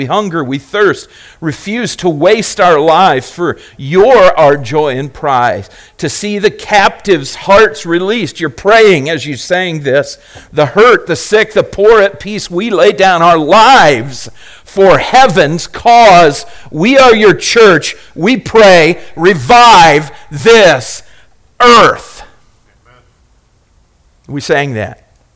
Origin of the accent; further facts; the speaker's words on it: United States; We are American.